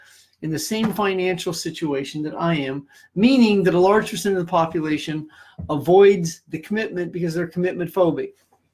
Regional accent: Missouri, United States; I love St. Louis. I grew up in Missouri part of my life. I bleed cardinal red, and anytime I can be down on the hill of St. Louis

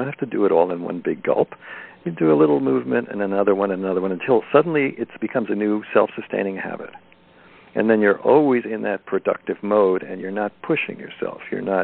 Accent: New York, United States; And then, of course, I grew up in New York with Mad Magazine when I was in elementary school

